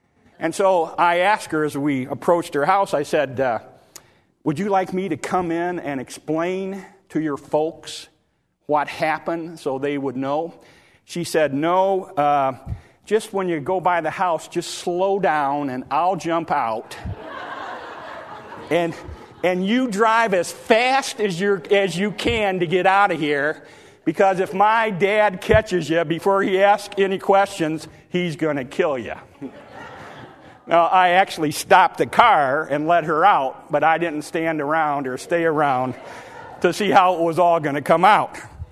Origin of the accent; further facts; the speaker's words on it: Michigan, United States; born there; I was born in Michigan. He was a Southerner. I was and am a Yankee.